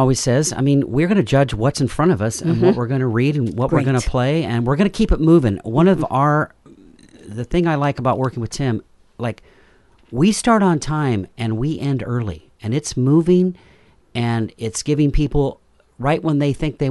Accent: Oregon City, Oregon, United States; I grew up in Oregon City.

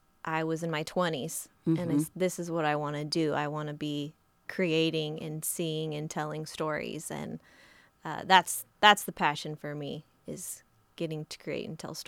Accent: Aurora, Oregon, United States; now in Astoria, United States; I'm from Aurora, Oregon

